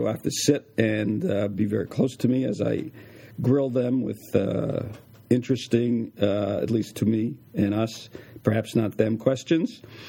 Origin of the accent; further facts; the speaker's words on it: Brooklyn, New York, United States; You will hear me make a lot of ums from time to time because I'm from Brooklyn, and that's how we speak.